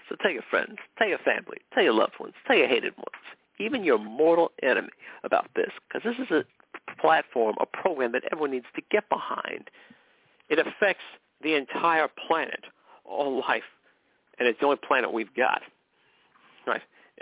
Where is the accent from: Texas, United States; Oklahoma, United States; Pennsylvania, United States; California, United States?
California, United States; McKinleyville; I basically spent most of my life living in McKinleyville, California. That was my hometown. I was born there, raised there, lived there.